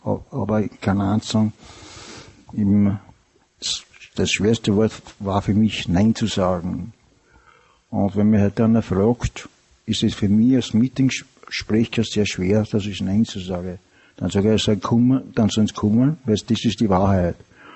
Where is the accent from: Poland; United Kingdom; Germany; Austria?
Austria; Ich komme aus Österreich